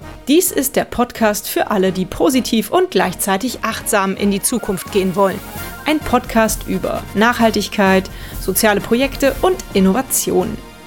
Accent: Cologne, North Rhine-Westphalia, Germany; nach Köln, in meine Heimatstadt

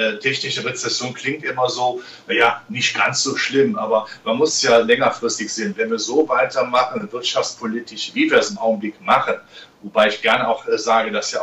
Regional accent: Rhineland, Germany; in meiner Heimat im Rheinland sagt man ja immer, was nichts kostet, ist auch nichts.

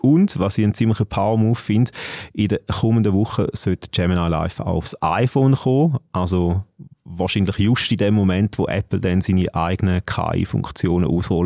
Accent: St. Gallen, Switzerland; accent: St. Gallen dialect; Vielleicht wegen meinem Akzent, ich weiß es nicht.

